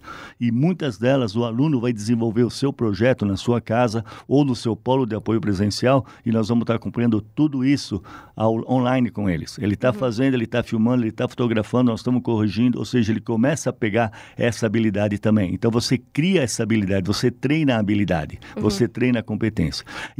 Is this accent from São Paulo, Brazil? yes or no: yes; São Paulo, Brazil; na região lá do ABC, em São Paulo, de onde eu venho, né?